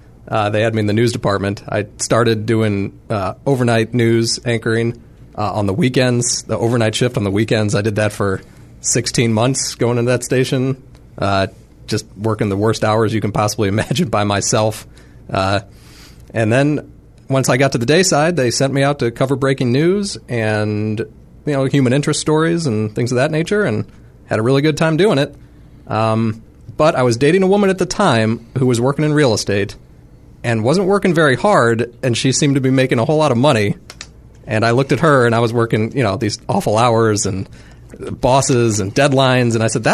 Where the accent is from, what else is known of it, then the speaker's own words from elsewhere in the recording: St. Louis, Missouri, United States; I was born and raised in St. Louis. Both sides of my family, generations, they've been in the St. Louis area a very long time.